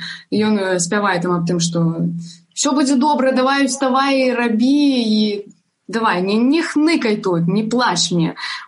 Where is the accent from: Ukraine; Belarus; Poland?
Belarus; ми білоруси, ми повинні використовувати свою мову